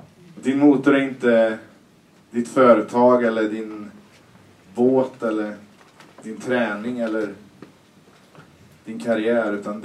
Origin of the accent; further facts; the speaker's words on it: Kinneved, Västra Götaland County, Sweden; vi var tre spelare från Kinveden. Det är ganska mycket ändå för att vara ute på landet.